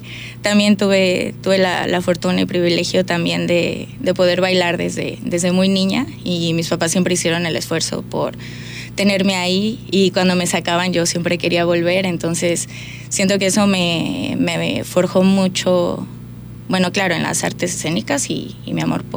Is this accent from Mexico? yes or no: yes; Guadalajara, Jalisco, Mexico; now in Puerto Vallarta, Mexico; Llevo 6 años en Puerto Vallarta. Ya llevo alrededor de 11 años sin vivir a Guadalajara. Tuve la oportunidad y el privilegio de poderme ir a estudiar mi carrera a Canadá. Me fui a los 21 años y estudié allá.